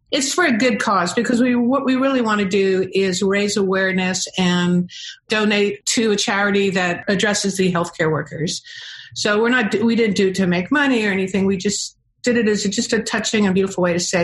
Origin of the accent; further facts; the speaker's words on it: New York City, New York, United States; I'm a New Yorker, and I grew up in teeny little apartments.